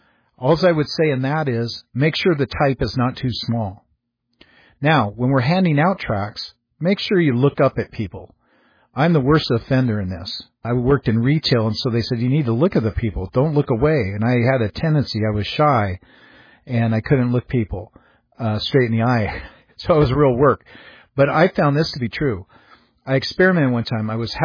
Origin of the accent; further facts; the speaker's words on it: Everett, Washington, United States; Years ago in my hometown of Everett, Washington, they had a farm team in the Pacific Coast League baseball